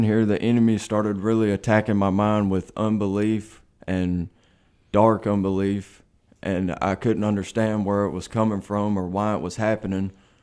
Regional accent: Coleman, Alabama, United States; from Coleman, Alabama. I'm 22 years old. I grew up with a mom who was on drugs and a dad who was in and out of prison.

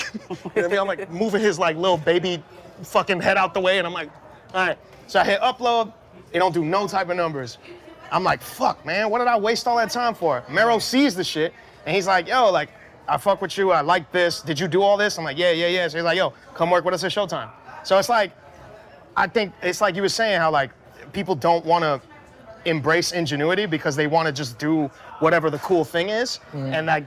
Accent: New York, United States; Bro, I'm from New York. I'm also a rapper. I'm also a producer.

